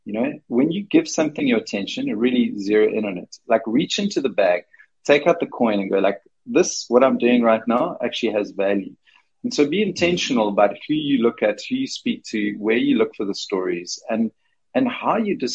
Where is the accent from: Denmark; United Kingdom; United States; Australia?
Denmark; my whole family is Danish. I come from Denmark. My lineage is Danish